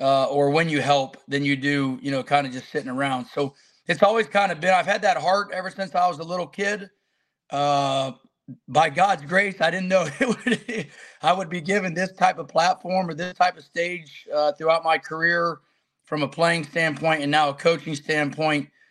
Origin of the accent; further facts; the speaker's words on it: Hilliard, Ohio, United States; So I'm from Columbus, Ohio. Grew up in a city called Hilliard, which is about 12 minutes from the from Ohio State University.